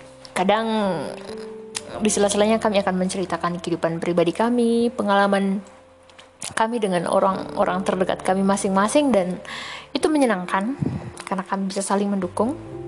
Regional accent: Ruteng, East Nusa Tenggara, Indonesia; Aku dari Ruteng Flores di Nusa Tenggara Timur. Ini podcast pertama aku di usia aku yang ke-27 tahun.

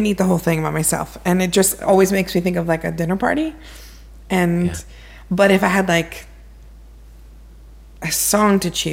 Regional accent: Gainesville, Florida, United States; also born or lived in Japan; So I grew up in Gainesville, which is a small town in North Central Florida. And I was a Navy brat, so I lived in Japan for 9 years

